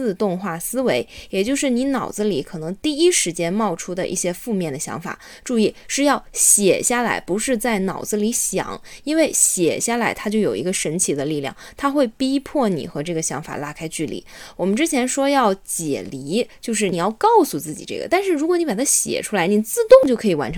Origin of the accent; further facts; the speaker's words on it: North China, China; 我是北方人，所以我习惯把它念成三栏技术